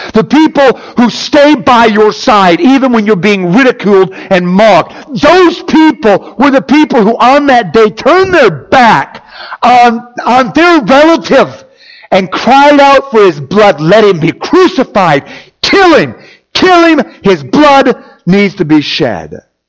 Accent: United States; who hates me because of the fact that I'm American

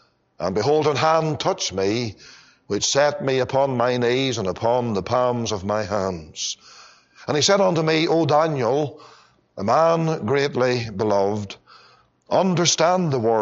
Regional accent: Northern Ireland, United Kingdom; come to America was the call of God to leave and go back to Northern Ireland to take up the ministry in my hometown and in my home congregation.

